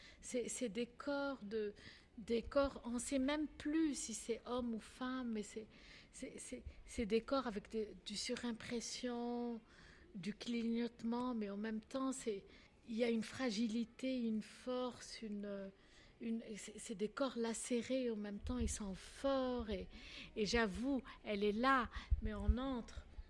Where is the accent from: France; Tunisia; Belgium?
Tunisia; Tunis, Tunis Governorate; Je viens de Tunis, je suis arabe, musulmane